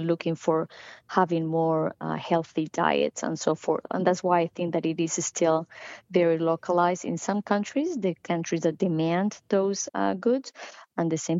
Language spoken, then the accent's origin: English; Argentina; I'm from Argentina, and avocado wasn't even something that we used to consume.